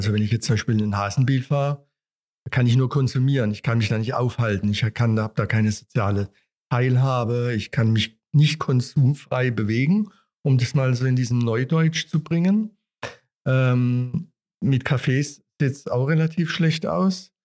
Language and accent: German; Stutensee, Baden-Württemberg, Germany; von der IHK Karlsruhe. Ich stamme selber auch aus Studensee. Also seit 98 bin ich in Büchig wohnhaft, fühle mich auch sehr wohl hier.